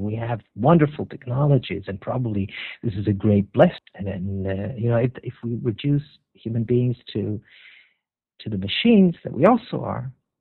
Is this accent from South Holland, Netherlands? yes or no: no; Amsterdam, North Holland, Netherlands; I'm originally from Amsterdam, so I'm very fond of that city.